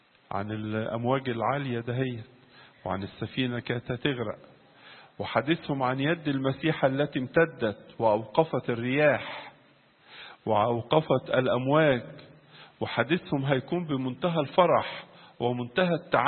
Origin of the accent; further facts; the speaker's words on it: Egypt; بلادنا مصر